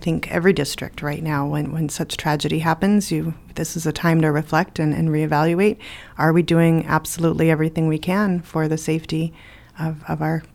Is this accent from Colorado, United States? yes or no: yes; Aurora, Colorado, United States; that I'm from Colorado. I'm from Aurora, Colorado, and was teaching first grade when Columbine happened.